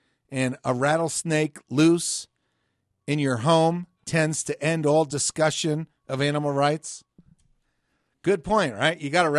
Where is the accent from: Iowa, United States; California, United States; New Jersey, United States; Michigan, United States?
New Jersey, United States; I grew up in New Jersey. What do we know? It's the Garden State.